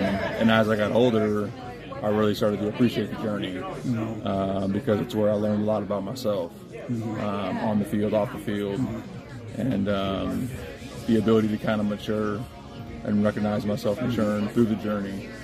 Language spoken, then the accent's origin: English; Milton, Washington, United States; I'm from a small town called Milton, Washington.